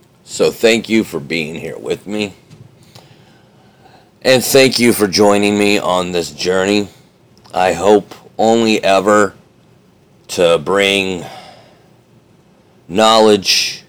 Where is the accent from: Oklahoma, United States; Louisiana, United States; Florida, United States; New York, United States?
Florida, United States; Now, when I grew up in Florida, though, I had grown up on the east coast of Florida.